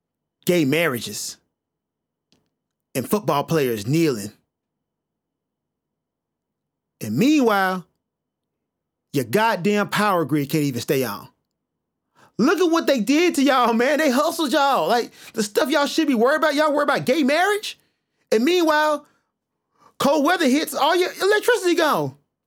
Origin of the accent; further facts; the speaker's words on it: West Memphis, Arkansas, United States; And I am from the South, West Memphis, Arkansas. It's where I was born and raised.